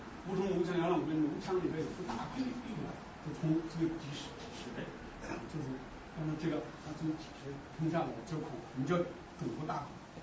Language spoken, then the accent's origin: Chinese; China; 我们中国人也很好去好用